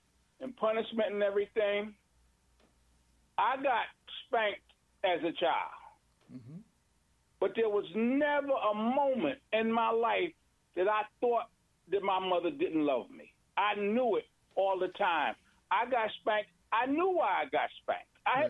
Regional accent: Brooklyn, New York, United States; And I know personally, I grew up in Brooklyn

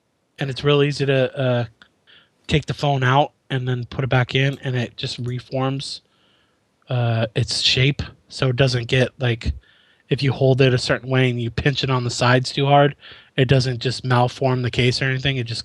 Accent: Portland, Oregon, United States; it reminds me of a place in Portland. That's where I grew up in Oregon.

